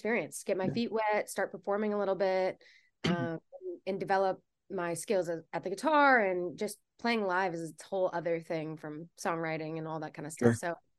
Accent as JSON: {"language": "English", "region": "Texas", "country": "United States", "tie": "born or raised there", "said": "And so I absolutely think growing up in Texas and listening to that music from a young age has definitely impacted how I make my kind of country soul music."}